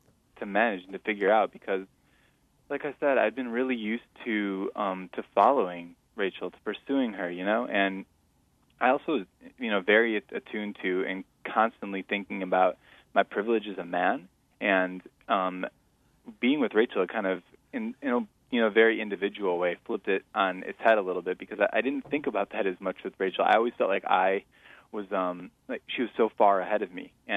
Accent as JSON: {"language": "English", "town": "Conover", "region": "Wisconsin", "country": "United States", "tie": "born or raised there", "said": "My hometown is, well, I actually, Conover is the street address, but I kind of live between three small towns up there."}